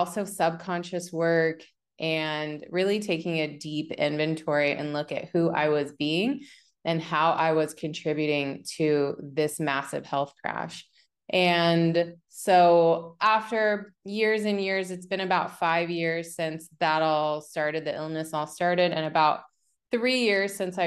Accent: West Virginia, United States; So I grew up in West Virginia and I had a great childhood.

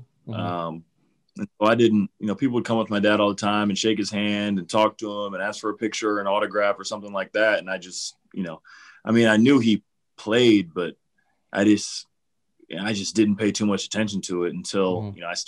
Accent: Cleveland, Ohio, United States; I grew up in Cleveland. I'm from here, and, you know, I love these fans.

